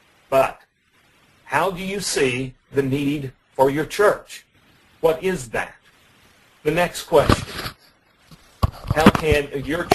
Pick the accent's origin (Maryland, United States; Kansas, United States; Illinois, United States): Illinois, United States; I grew up in the state of Illinois. Even though I live in Texas now, and the people think that I'm a Texan, I am not a Texan. I am an Illinois dude